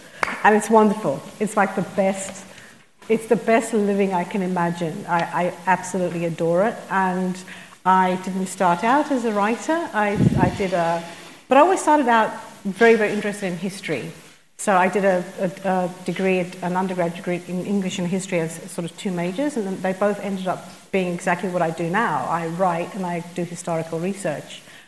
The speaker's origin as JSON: {"language": "English", "country": "Australia", "said": "everyone was signaling who they were by race, by class, and I'm from Australia, and I was just like, why are people doing this?"}